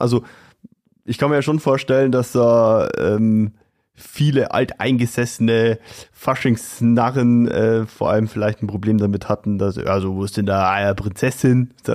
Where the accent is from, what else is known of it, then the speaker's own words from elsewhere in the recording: Bavaria, Germany; normalerweise ist ja das klassische Bild bei uns in Oberpfalz